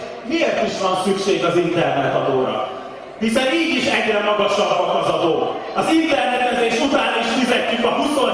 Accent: Hungary; Egyenlőek vagyunk, magyarok vagyunk.

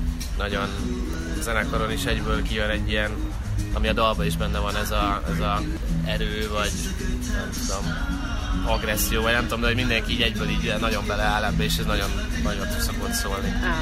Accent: Balatonkeresztúr, Somogy, Hungary; now in Budapest, Hungary; Én Balatonkeresztúri

